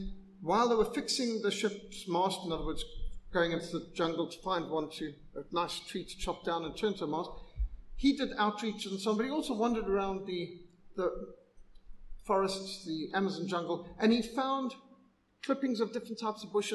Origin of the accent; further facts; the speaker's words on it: Zimbabwe; I remember these tablets in Rhodesia. We had to take these growing up in the Bundu, as we call it.